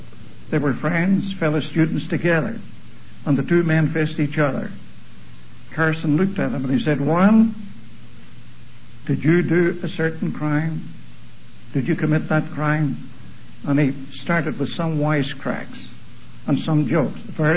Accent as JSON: {"language": "English", "country": "Ireland", "tie": "born or raised there", "said": "Many years ago in my native land, I was born in Ireland"}